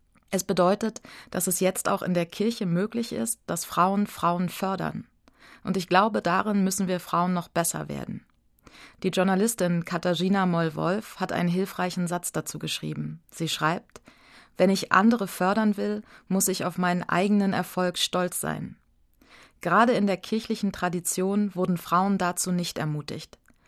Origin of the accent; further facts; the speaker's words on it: Berlin, Germany; Für mich als Berliner Pfarrerin hat dieses Jahr eine besondere Note.